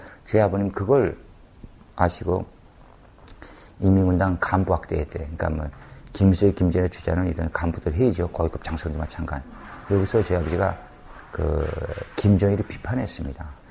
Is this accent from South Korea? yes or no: no; North Korea